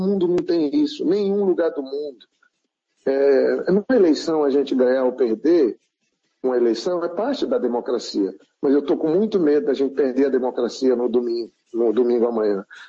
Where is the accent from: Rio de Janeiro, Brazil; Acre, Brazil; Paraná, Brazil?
Acre, Brazil; eu tenho fé em Deus de seguir como acriano, como brasileiro, procurando ajudar.